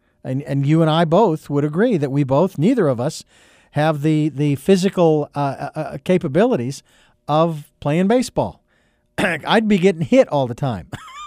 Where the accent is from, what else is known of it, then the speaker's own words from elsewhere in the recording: Phoenix, Arizona, United States; I thank God I can say that I'm from Phoenix and I'm from a World Series town.